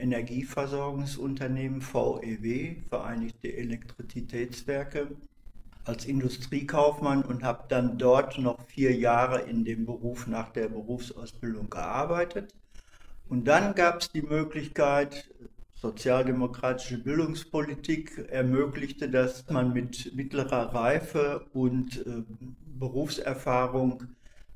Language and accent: German; Dortmund, North Rhine-Westphalia, Germany; Ich bin in Dortmund geboren worden, in eine Arbeiterfamilie. Und wir haben auch in einem Arbeiterbezirk gelebt und gewohnt.